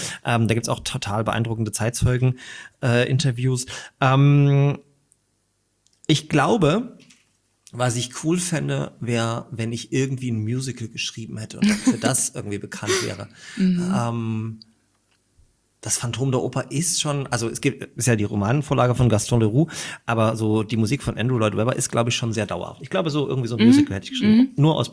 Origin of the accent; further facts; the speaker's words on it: Groß-Röhrsdorf, Saxony, Germany; also born or lived in Dresden; now in Leipzig, Germany; Ich bin in Dresden geboren und bin dann in der Oberlausitz aufgewachsen, dort auch zur Schule gegangen, Groß-Röhrsdorf.